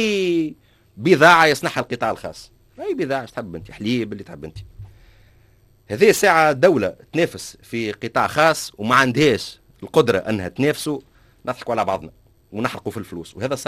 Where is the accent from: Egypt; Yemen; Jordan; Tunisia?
Tunisia; Sfax, Sfax Governorate; أنا أصلي من صفاقس.